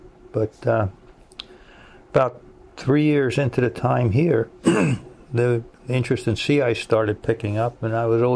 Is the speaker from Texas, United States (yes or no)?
no; New York City, New York, United States; I grew up in the Bronx. A kid in the East Bronx. Went to school and so on.